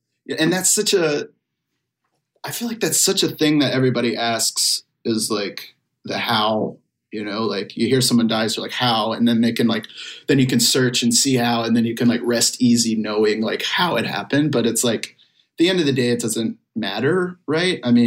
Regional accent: Salem, Virginia, United States; I went to this bar that, is like a staple in my hometown, in my small hometown of Salem, Virginia.

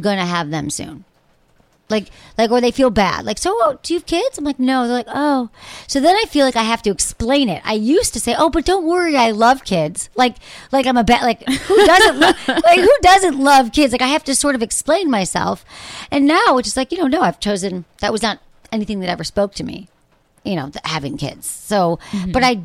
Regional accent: Michigan, United States; You know, I grew up in Michigan.

